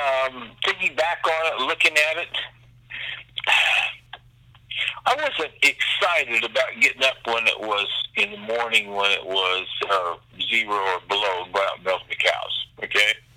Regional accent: Kansas, United States; I had two sisters, an older and younger one. I was on a farm

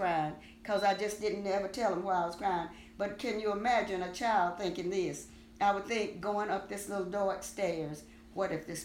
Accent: Webster, Texas, United States; born there; I was born in Webster, between Quitman and Winsburg, and that's where my daddy's parents live.

